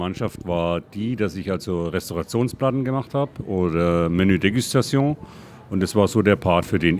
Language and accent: German; Germany; now in Switzerland; wie man schon hört, ich komme ja aus Deutschland, alles drum und dran